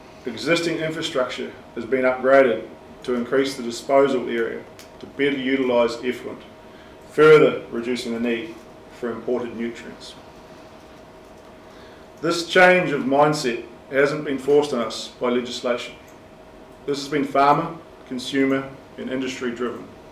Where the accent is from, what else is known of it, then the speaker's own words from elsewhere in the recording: Otago, New Zealand; I grew up in the Kakanui Valley in North Otago. My mother still lives in our family home